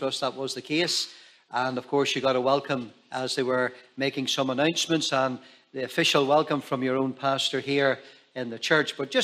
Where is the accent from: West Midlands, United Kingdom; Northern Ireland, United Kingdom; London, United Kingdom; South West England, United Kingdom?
Northern Ireland, United Kingdom; Lurgan; First of all, I'm from Lurgan, Lurgan Park, and on the bench.